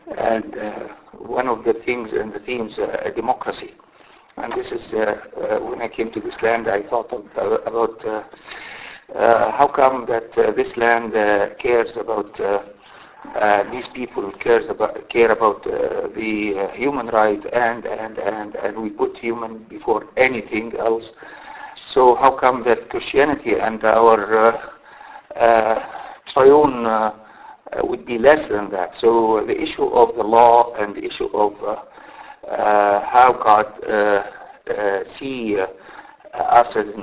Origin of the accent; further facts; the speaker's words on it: Egypt; I am from Egypt, and I from the Orthodox Coptic Orthodox Church.